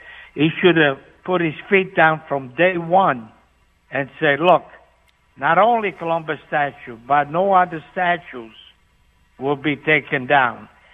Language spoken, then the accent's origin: English; Apulia, Italy; English is a second language; now in United States; I am from the Puglia region, which is on the Adriatic coast, same coast as Venice. Okay, and I came in 1961